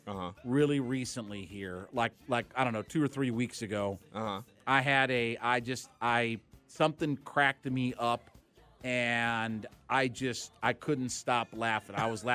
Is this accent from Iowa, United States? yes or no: no; Ohio, United States; growing up in Ohio, we didn't get a whole lot of Freebirds.